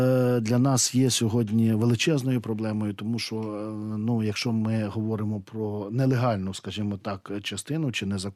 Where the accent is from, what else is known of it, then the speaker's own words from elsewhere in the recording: Volyn Oblast, Ukraine; от на території Волинської області, звідки я родом